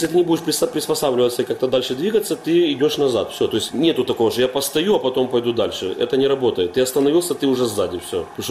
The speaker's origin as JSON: {"language": "Russian", "town": "Luhansk", "region": "Luhansk Oblast", "country": "Ukraine", "said": "Вадик Шешич, он из Крыма, я из Луганска."}